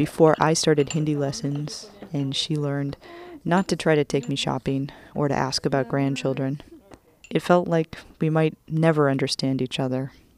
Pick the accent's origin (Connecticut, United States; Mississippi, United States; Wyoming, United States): Wyoming, United States; also born or lived in South Dakota; I'm from Wyoming and South Dakota.